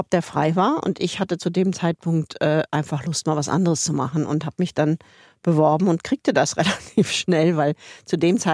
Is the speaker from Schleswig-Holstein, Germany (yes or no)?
no; Cologne, North Rhine-Westphalia, Germany; Und sage ich jetzt einfach mal so als Kölnerin.